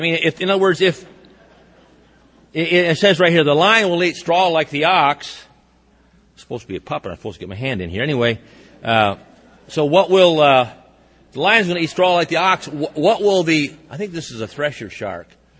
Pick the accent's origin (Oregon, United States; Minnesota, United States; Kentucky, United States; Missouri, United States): Missouri, United States; Again, I'm from Missouri. I never get to see this in Missouri.